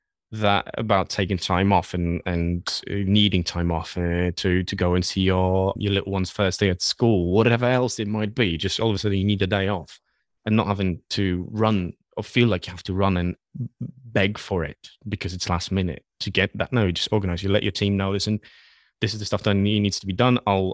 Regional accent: Poland; English is a second language; I'm originally from Poland. That's where I was born. That's where I was raised.

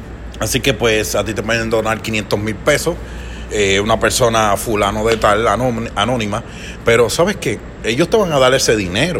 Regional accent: Puerto Rico; Nosotros como puertorriqueños no podemos siempre estar agarrados de la mano de este gobierno.

